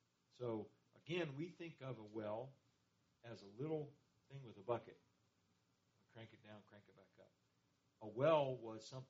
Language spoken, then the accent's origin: English; Ohio, United States; Now, I grew up out in Ohio, and that was dairy country.